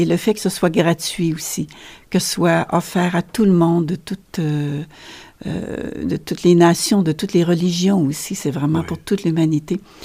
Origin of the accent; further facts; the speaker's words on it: Shawinigan, Quebec, Canada; also born or lived in Europe; Oui, je viens de Shawinigan, mais j'ai vécu en Europe quelques années